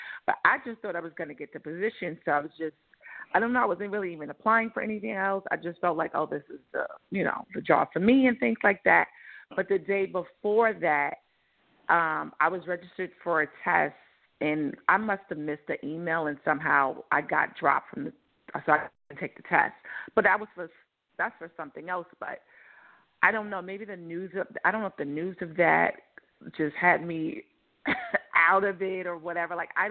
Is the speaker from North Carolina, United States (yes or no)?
no; New York, United States; I never call myself a New Yorker, even though I'm from New York.